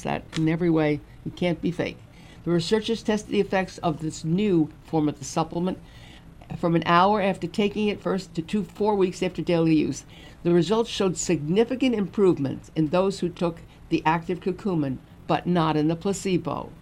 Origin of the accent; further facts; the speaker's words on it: Brooklyn, New York, United States; No, I'm a Jew from New York